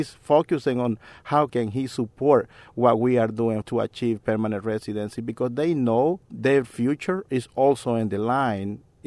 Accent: El Salvador; moved away as an adult; now in United States; So I came from El Salvador to Massachusetts back in 1998.

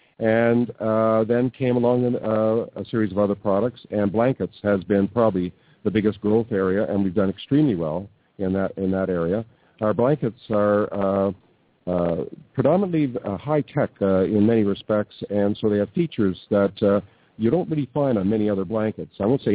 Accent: Toronto, Ontario, Canada; now in Ireland; Irish accent. I live in Ireland, but I'm from Toronto originally. So the Irish accent might be a little bit sort of mid-Atlantic

